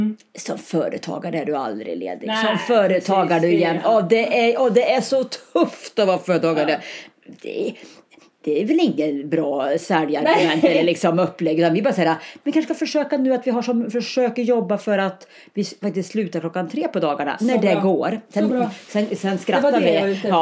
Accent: Karlstad, Värmland, Sweden; för jag har inte spenderat en sommar hemma i Karlstad sedan jag flyttade.

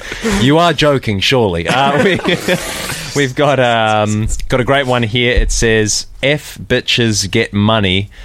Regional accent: New Zealand; now in Australia; it sort of reminds me of my hometown of New Zealand.

